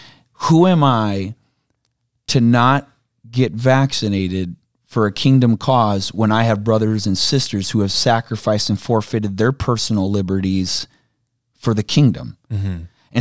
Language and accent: English; South Dakota, United States; I'm American. I'm South Dakotan.